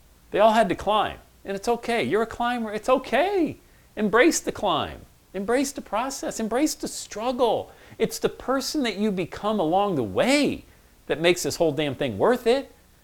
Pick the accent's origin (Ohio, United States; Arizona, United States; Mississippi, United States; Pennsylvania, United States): Pennsylvania, United States; Bradford; I grew up in Bradford, PA.